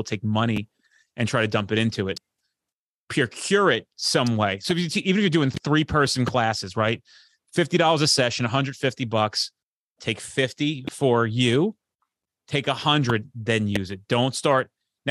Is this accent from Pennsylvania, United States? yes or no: no; New Jersey, United States; I'm fucking Italian from New Jersey.